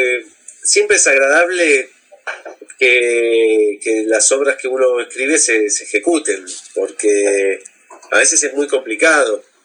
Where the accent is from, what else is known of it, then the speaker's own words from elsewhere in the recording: Neuquén, Argentina; Yo me crié en Altabarda, que es un barrio que está sobre la meseta. Y claro, Neuquén en los 80s era chiquito y era muy tranquilo.